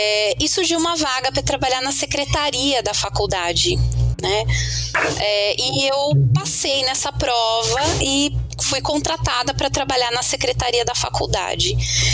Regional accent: Brazil; Então não tenho descendentes, eu sou brasileira típica, misturada de todos os povos do mundo, né?

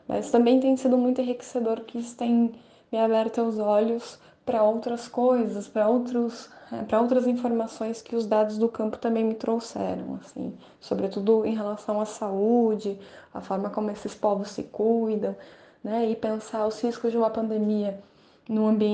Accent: São Paulo, Brazil; Eu sou da região do interior de São Paulo

